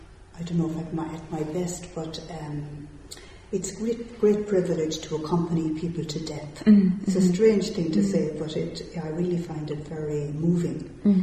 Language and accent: English; Woodford, Connacht, Ireland; I'm from Woodford in County Galway.